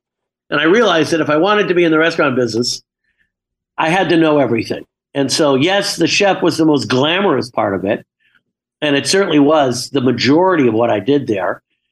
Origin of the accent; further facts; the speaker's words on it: New York, United States; What I realized that as I grew up in New York, I went to school in Pennsylvania, I went to school in Illinois, hadn't been to California yet.